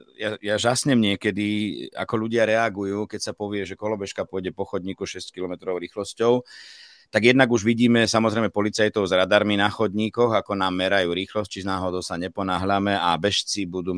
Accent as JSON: {"language": "Slovak", "town": "Bratislava", "region": "Bratislava Region", "country": "Slovakia", "said": "som Bratislavčan."}